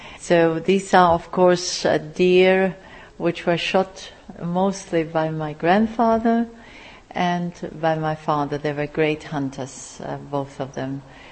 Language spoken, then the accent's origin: English; South Bohemian Region, Czechia; I'm from Southern Bohemia, I think the nicest part of Czech Republic is the Southern Bohemia. I believe it's very green. It's the lakes which make it, and I think it's beautiful as a countryside